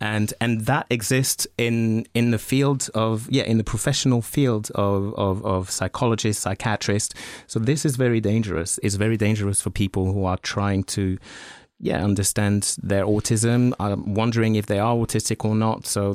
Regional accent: France; because I grew up in France

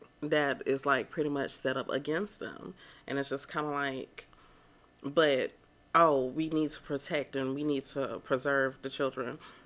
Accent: Alabama, United States; especially states like our home state, well, my home state, Alabama

